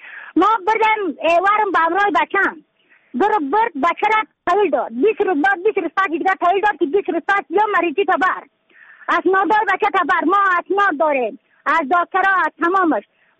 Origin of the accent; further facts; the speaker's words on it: Badakhshan, Afghanistan; از بدخشان هستم، مرکز بدخشان، ولسوالی اتل پایان، قیره اینگ.